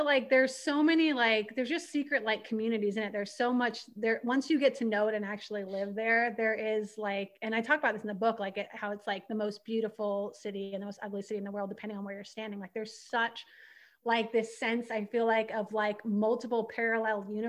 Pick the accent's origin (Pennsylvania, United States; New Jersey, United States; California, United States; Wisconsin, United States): California, United States; San Diego; I grew up like more in San Diego.